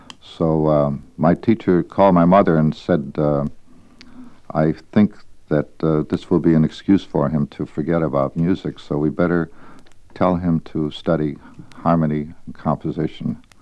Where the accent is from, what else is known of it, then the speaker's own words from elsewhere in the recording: Canada; born there; I was born in Canada. Our family was not a musical family, but they were a cultural family.